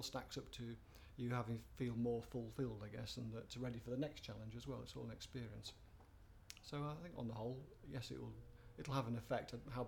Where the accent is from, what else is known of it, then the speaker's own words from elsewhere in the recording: Baildon, Yorkshire and the Humber, United Kingdom; moved away as an adult; In Yorkshire. So I was born near Bradford, in a place called, lived in Bailden, which is on the edge of Bradford, for a good 18 years until I left to go to university